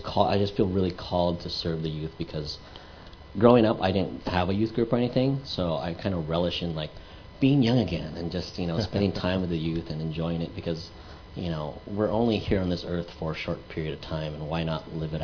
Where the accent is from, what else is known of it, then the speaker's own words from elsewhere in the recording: Philippines; So, you're wondering what a Filipino is doing in a Chinese church, right? Yes. Well, I'm a Filipino who grew up Catholic, actually.